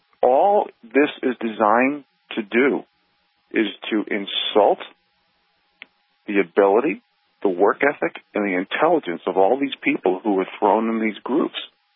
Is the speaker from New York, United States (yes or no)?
yes; New York City, New York, United States; I had a dream growing up in New York City to move out to the Northern Rockies and do the mountain man thing.